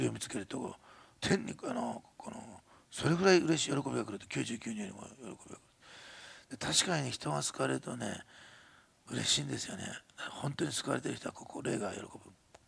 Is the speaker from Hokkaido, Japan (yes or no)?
no; Osaka, Japan; まあ大阪生まれの大阪育ちだから、すいません、もうご了解ください、長崎人の方々